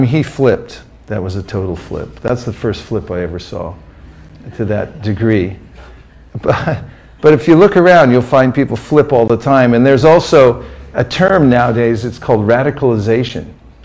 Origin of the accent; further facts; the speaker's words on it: California, United States; I come from California